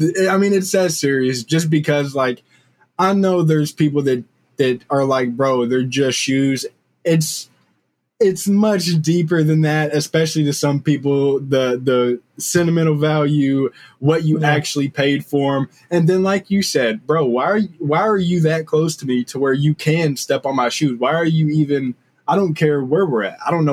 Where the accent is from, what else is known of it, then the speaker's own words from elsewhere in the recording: Kentucky, United States; I'm from Kentucky. Nothing like that here.